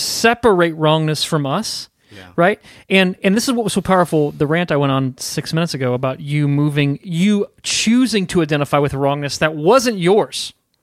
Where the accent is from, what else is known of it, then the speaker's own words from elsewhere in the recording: Southport, Indiana, United States; I grew up in Southport, which is, I don't know, 10 miles, 10 miles north of Franklin.